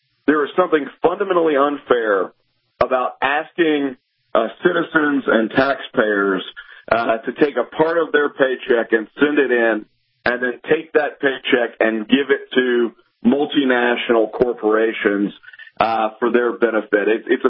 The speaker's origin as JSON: {"language": "English", "region": "Mississippi", "country": "United States", "tie": "born or raised there", "said": "But like in my home state of Mississippi, to your point, like every other state, they've engaged in this sort of race to the bottom mentality"}